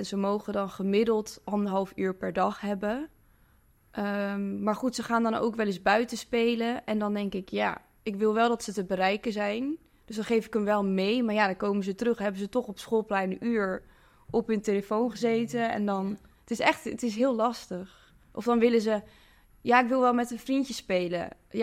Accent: The Hague, South Holland, Netherlands; now in Amsterdam, Netherlands; Ik kom uit Den Haag en daar pas ik al veel op. En toen ging ik naar Amsterdam

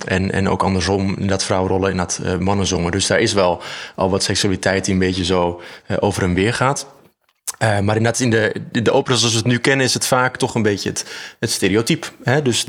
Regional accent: North Holland, Netherlands; now in Amsterdam, Netherlands; Ik ben ook 27 jaar. Ik woon in Amsterdam. Ik kom uit de Zaanstreek.

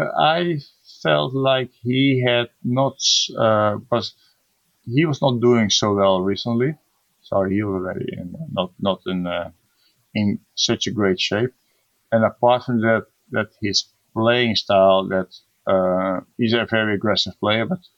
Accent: Netherlands; Netherlands in the Budapest Olympiad. So, of course, a special match because, Italy is playing against my home country.

